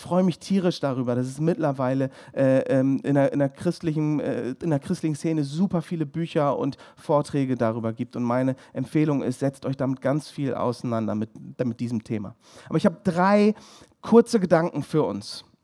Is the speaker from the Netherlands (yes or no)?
no; England, United Kingdom; ich bin Engländer, ich habe eine besondere Verbindung zum Könighaus.